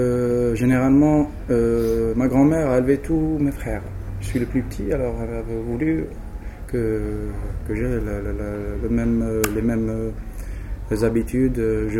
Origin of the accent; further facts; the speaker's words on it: Algiers, Algiers Province, Algeria; Non, je suis d'Alger.